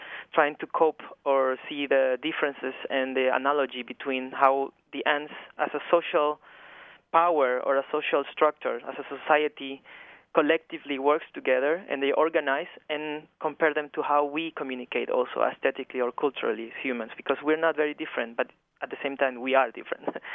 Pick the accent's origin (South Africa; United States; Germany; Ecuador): Ecuador; I'm from Ecuador